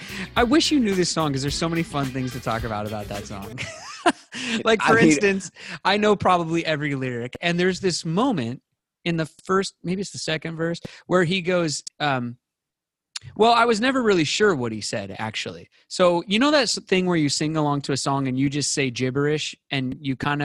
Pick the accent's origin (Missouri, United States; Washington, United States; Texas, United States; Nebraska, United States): Washington, United States; Seattle; Takes me back to my days of growing up in Seattle.